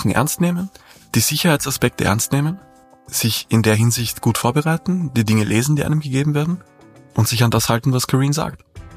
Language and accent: German; Vienna, Austria; ist man als Wiener nicht so gewöhnt.